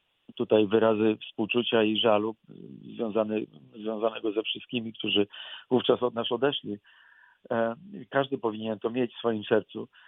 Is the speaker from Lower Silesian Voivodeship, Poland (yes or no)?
yes; Wrocław, Lower Silesian Voivodeship, Poland; born there; Ja mówię z perspektywy wrocławianina. Urodziłem się w tym pięknym mieście.